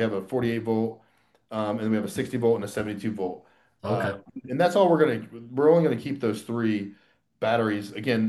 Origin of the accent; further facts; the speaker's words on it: Monticello, Indiana, United States; I was born and raised in Monticello, Indiana